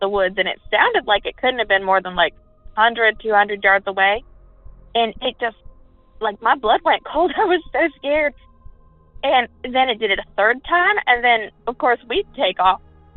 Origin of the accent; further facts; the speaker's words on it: Ohio, United States; I'm from Appalachia. I'm actually from East Central Ohio.